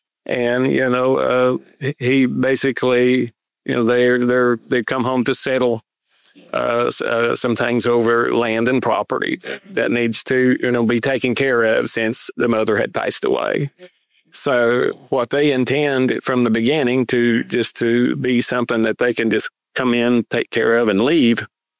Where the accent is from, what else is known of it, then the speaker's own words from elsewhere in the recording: Virginia, United States; Born and raised in Dickinson County and roots here for, you know, generations and generations.